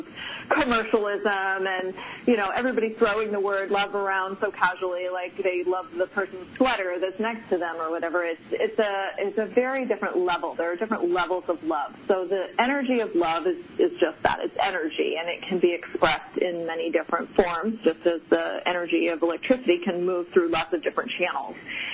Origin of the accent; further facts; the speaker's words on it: Pasadena, California, United States; now in Hawaii, United States; I did. I grew up in the Pasadena area.